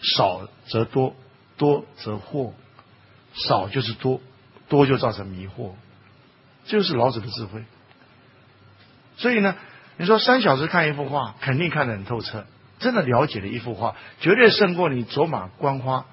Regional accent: China; 我们中国人可以念得更多

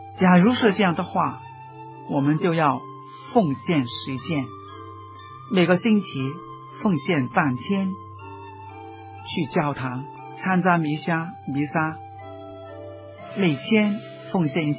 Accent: China; 但是我想，到现在为止，尤其是我们中国人，可能祈祷有一个特殊的概念

